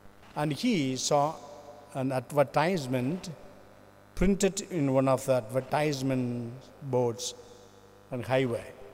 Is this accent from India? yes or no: yes; India; I come from India